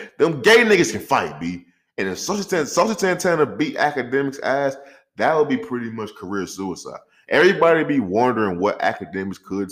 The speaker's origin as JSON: {"language": "English", "country": "Jamaica", "said": "I'm be honest with you, beefing with a gay dude is crazy. Especially as a Jamaican. A Jamaican beefing with a gay dude is crazy."}